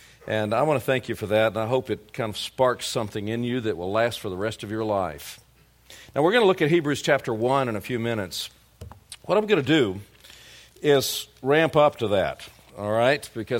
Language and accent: English; the South, United States; I am from the United States, but worse than that, I'm from the southern United States.